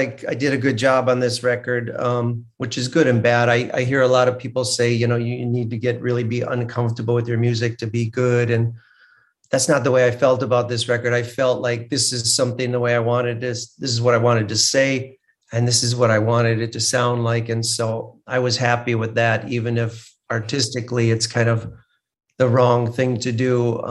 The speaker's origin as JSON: {"language": "English", "region": "Midwest", "country": "United States", "said": "So I thought I would spend some time down here, but I'm a Midwesterner at heart. So I miss all the beautiful seasons up there. So I keep thinking I'm going to move back there someday"}